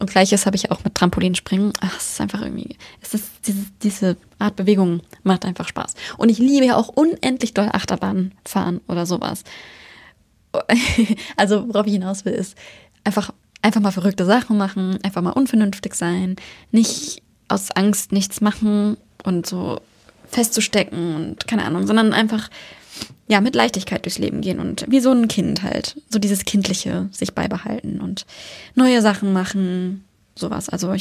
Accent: Germany; now in Denmark; Also soweit ich weiß, kann ich als Deutsche nach 5 Jahren hier die dänische Staatsbürgerschaft beantragen. Und ich wohne jetzt 3,5 Jahre hier.

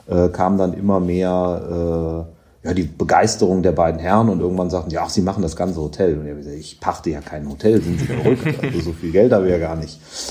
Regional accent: Cologne, North Rhine-Westphalia, Germany; also born or lived in England; gebürtiger Kölner

